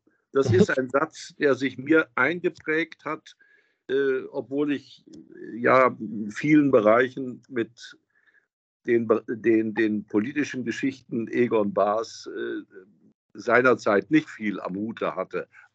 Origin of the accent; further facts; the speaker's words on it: Germany; dass wir uns nicht hinter Europa verstecken als Deutsche